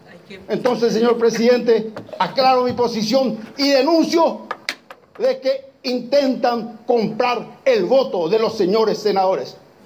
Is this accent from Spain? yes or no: no; Caaguazú, Paraguay